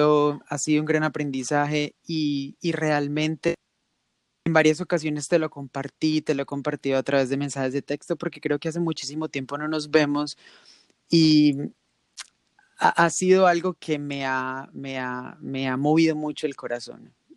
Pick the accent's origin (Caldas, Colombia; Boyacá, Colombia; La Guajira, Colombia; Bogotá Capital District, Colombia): Caldas, Colombia; Manizales; Estudiamos en el mismo colegio, somos los dos de Manizales.